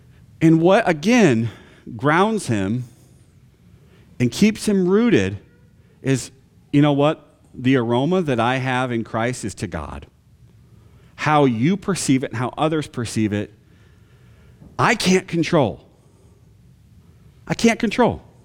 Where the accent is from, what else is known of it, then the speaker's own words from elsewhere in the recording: Michigan, United States; And I'm a Michigander. I'm a Michigander by birth and born and raised in Michigan.